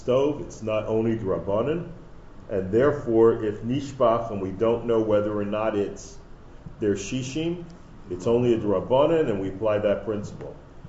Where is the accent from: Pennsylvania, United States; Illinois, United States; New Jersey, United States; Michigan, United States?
Pennsylvania, United States; Philadelphia; I was shocked growing up in Philadelphia to discover that the word 76ers was not actually in the Kriya.